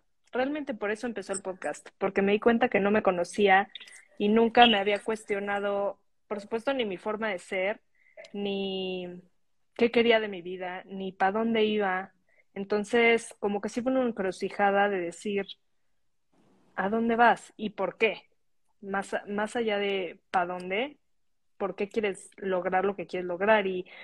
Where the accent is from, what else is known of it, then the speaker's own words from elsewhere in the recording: Mexico City, Mexico; moved away as an adult; me fui a vivir fuera de la Ciudad de México, donde había vivido siempre.